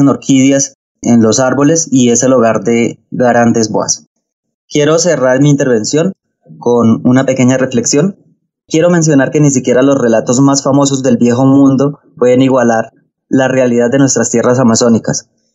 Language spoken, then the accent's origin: Spanish; Cartagena del Chairá, Caquetá, Colombia; born there; En Cartagena del Chaira, que es pues el lugar donde yo nací, tenemos la Laguna del Chaira con 360 hectáreas y fue una tierra de los indígenas huitotos.